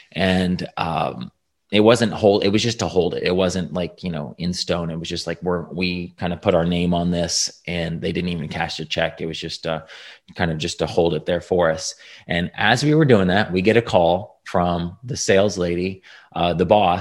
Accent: Indiana, United States; now in Texas, United States; I lived in Indiana, born and raised in Indiana.

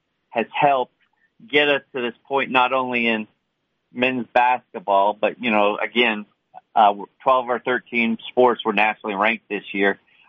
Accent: Canada; he's Canadian and I'm Canadian

